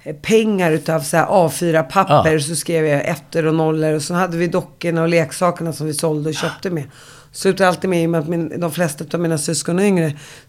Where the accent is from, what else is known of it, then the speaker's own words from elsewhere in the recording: Uppsala, Uppsala County, Sweden; Jag kommer från Uppsala och som jag sa till dig, jag kom från en så här traditionell familj.